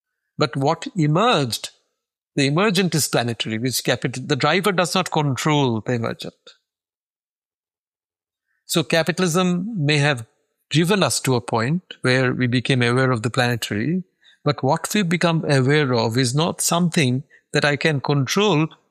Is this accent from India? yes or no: yes; India; I grew up in India knowing mango to be a summer fruit.